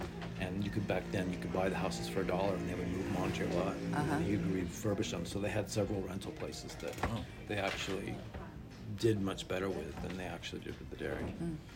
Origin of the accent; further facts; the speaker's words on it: Riverside, California, United States; Yep, I grew up in Riverside. My dad grew oranges and avocados.